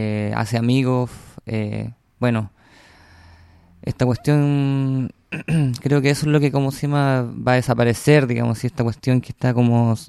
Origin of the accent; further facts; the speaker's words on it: San Antonio, Valparaíso, Chile; born there; Nací en... ¿Cómo se llama? En San Antonio. Y decís una calle, la calle Honolulu, pero... Pero no, nací en el hospital de San Antonio, Claudio Vicuña.